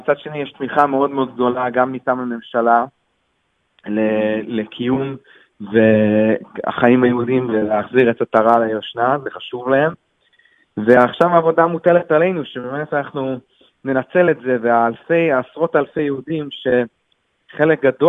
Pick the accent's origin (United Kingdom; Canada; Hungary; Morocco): Hungary; אני בעצמי בא ממשפחה יהודית-הונגרית, גדלתי פה בתקופת הקומוניזם, וההורים שלי בעצמם לא ידעו שהם יהודים עד גיל העשרה